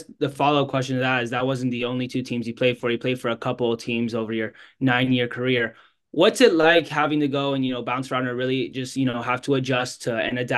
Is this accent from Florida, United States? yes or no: yes; Miami, Florida, United States; I mean, I'm a Red Sox fan and I'm from Miami.